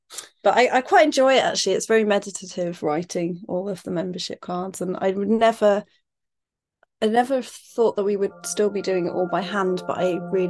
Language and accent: English; Connacht, Ireland; So I grew up in Ireland, in County Galway, but we used to spend a lot of time going to the Burren